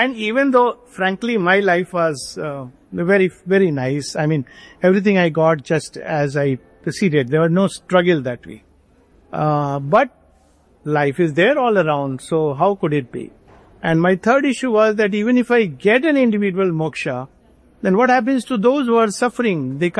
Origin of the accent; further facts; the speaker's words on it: Jharkhand, India; I grew up in a place called in Jharkhand, modern Jharkhand, some small little place.